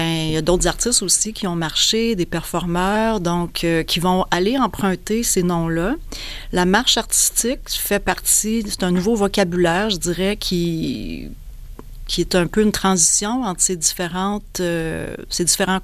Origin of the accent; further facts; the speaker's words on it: Quebec, Canada; il y avait un bois derrière chez moi en Gaspésie. J'étais toute jeune et puis je jouais dans le bois